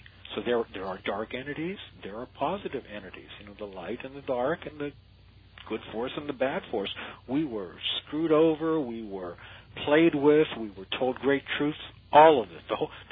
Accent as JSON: {"language": "English", "town": "Pittsburgh", "region": "Pennsylvania", "country": "United States", "said": "We were in Pennsylvania. I come from the Pittsburgh area, and this happened in Pittsburgh."}